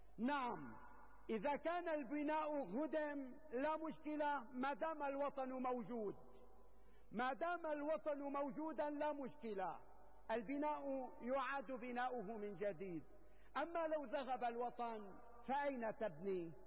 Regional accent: Syria; ونحن اليوم كسوريين نحمل البندقية في يد والمعول في يد

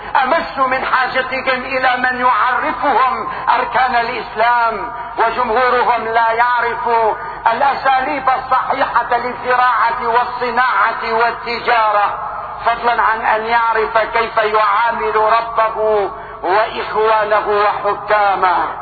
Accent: Syria; لكننا كسوريين نفتخر بصمود الشرفاء في هذا الوطن

